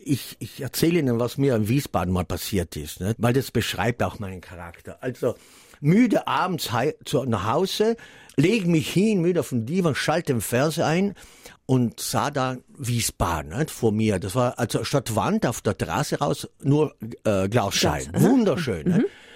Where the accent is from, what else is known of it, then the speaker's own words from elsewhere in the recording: Trentino-Alto Adige, Italy; Ja, das ich als Bergler, nicht? Als Südtiroler, nicht?